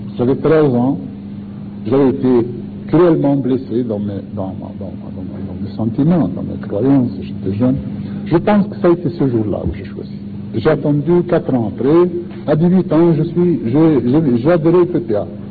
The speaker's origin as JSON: {"language": "French", "town": "Maghnia", "region": "Tlemcen Province", "country": "Algeria", "tie": "born or raised there", "said": "Un professeur, alors que je venais de mon village, de Marnia, petit village, j'allais à Tlemcen"}